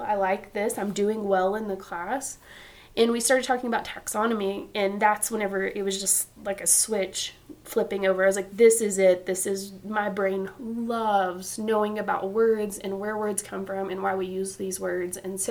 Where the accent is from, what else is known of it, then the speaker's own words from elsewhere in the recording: Lubbock, Texas, United States; So I was born in Lubbock. I grew up in Lubbock. Haven't gotten very far from Lubbock, honestly.